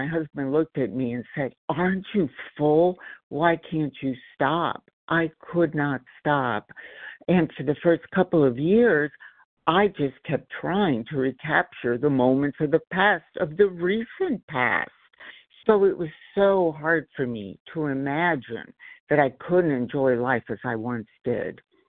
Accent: Los Angeles, California, United States; And I am from Los Angeles, California.

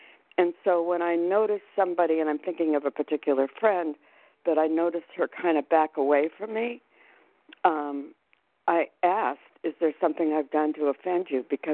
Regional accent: Phoenix, Arizona, United States; I'm from Phoenix.

